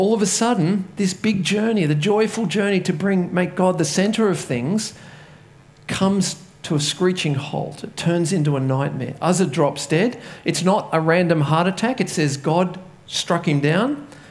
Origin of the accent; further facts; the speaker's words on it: Katoomba, New South Wales, Australia; I was walking down the main street of Katoomba, which is my hometown. I grew up there.